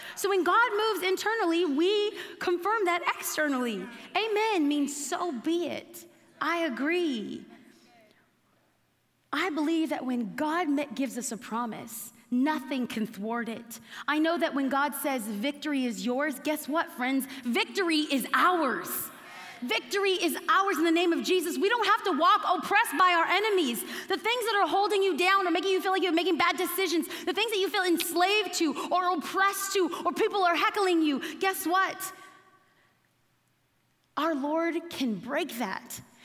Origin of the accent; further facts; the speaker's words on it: East Los Angeles, California, United States; I dare a clown to come get me. I'm from East LA. I don't mess.